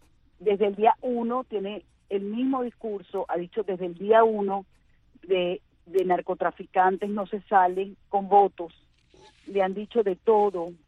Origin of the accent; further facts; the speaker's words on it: Venezuela; como venezolana